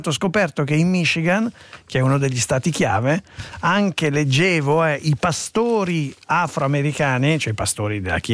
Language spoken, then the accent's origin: Italian; Sesto San Giovanni, Lombardy, Italy; Stasera alle ore 20:45, guarda che prende tempo, a Sesto San Giovanni, la mia città natale.